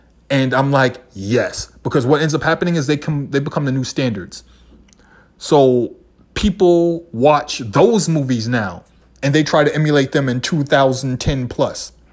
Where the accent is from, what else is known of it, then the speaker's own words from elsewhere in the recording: Boston, Massachusetts, United States; that was not our reality growing up in Boston at all. We didn't have white kids. Our white kids had to be brought in from another neighborhood.